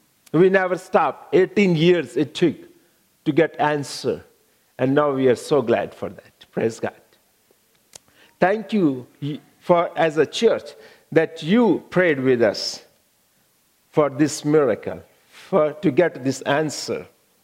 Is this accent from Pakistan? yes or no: yes; Pakistan; English is a second language; I born in Pakistan, 1974. I grew up in Pakistan and married in Pakistan.